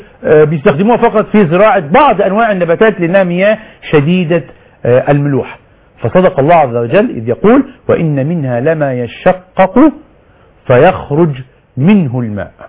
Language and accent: Arabic; Egypt; ده والظاهرة دي موجودة على فكرة عندنا في مصر